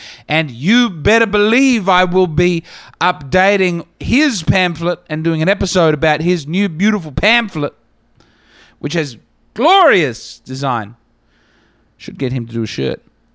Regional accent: Australia; But I got to tell you, if, as an Aussie, you've got to keep it real.

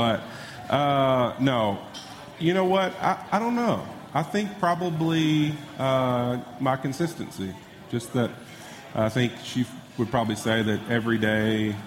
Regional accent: Louisiana, United States; Growing up in Louisiana, where I did, with a mother that was a teacher for 30-something years

